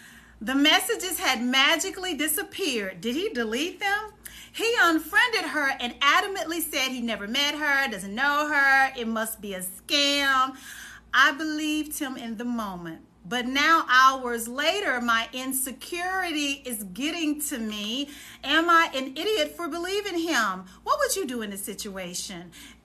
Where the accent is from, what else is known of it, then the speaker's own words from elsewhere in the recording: Texas, United States; And I'm from Texas. It's either go big or go home.